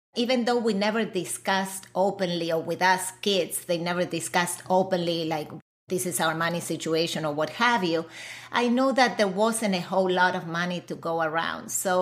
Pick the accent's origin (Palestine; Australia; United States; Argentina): Argentina; You know, I was born and raised in Argentina.